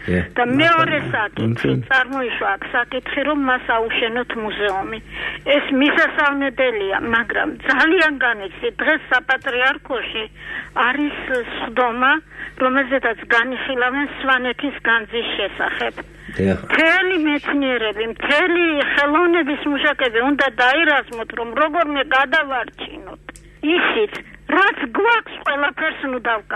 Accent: Sighnaghi, Kakheti, Georgia; მე თვითონ სიღნაღის რაიონიდან ვარ.

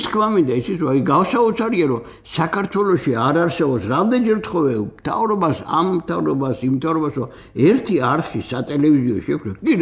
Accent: Guria, Georgia; ეხლა ბუნები ცოტა დაუდგრომელი კაცი ვარ და გურული ვარ

